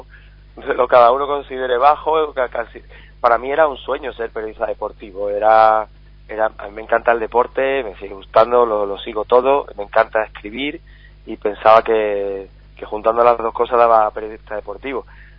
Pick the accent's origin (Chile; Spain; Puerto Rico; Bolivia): Spain; Carmona, Andalusia; Mi pueblo, con mi familia, con mis amigos, pues un día estupendo, un día increíble para mí.